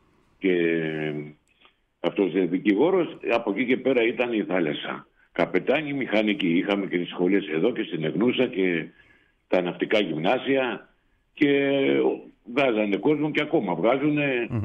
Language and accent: Greek; Vrontados, North Aegean, Greece; Εγώ όχι, όχι, εγώ είμαι από το Βροντάδο.